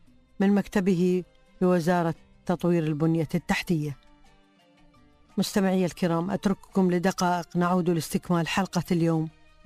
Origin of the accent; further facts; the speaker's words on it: United Arab Emirates; ونحن جميعا أبناء الإمارات